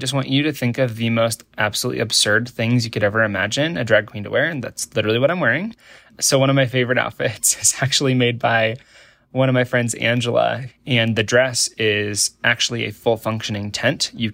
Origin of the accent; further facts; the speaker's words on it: Nebraska, United States; growing up in Nebraska, I had nature all around me. I lived my life at my grandma's farm and in my backyard.